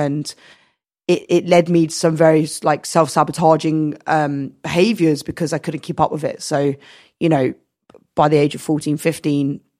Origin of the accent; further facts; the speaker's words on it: Radlett, East of England, United Kingdom; I am from Hertfordshire.